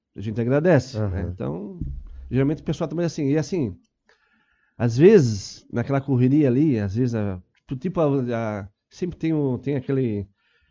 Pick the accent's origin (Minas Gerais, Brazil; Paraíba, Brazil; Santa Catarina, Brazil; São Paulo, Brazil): Santa Catarina, Brazil; Laguna; Eu sou natural de Laguna